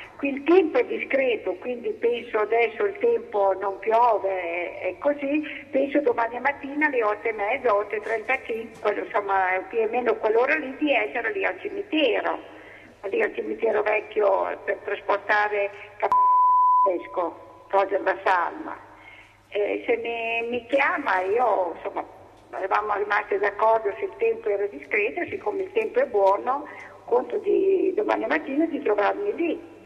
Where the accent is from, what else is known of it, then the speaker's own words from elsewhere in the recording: Rimini, Emilia-Romagna, Italy; Senta, io sono di Rimini